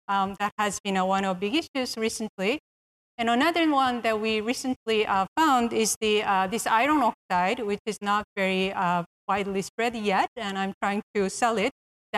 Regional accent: Toronto, Ontario, Canada; and I'm from Toronto

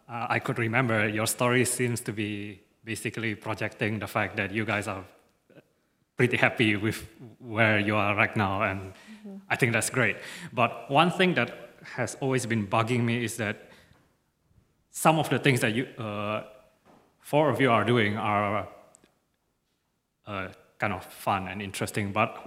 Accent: Singapore; at least from where I came from, I came from Singapore, and it is an ultra-pragmatic society

